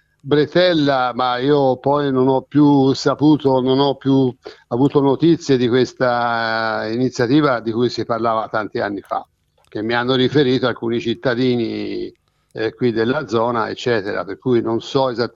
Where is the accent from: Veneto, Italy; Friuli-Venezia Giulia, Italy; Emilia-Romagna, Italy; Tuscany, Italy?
Tuscany, Italy; Pontassieve; io sono di Pontassene